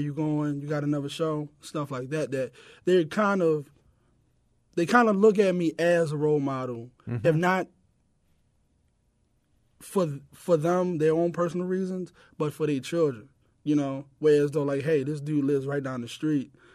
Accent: Baltimore, Maryland, United States; I grew up in Baltimore, west side of Baltimore, kind of like in the Lexington Terrace. I grew up in Lexington Terrace, which is like right there by Murphy Homes when the building was up before they knocked it down.

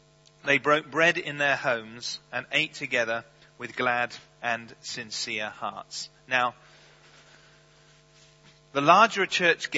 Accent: United Kingdom; So as a British pastor, I have to take the risk

